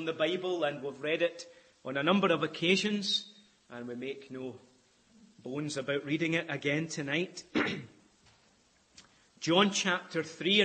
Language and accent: English; Scotland, United Kingdom; Don't ask me to do that the other way about, because I'm Scottish and not Irish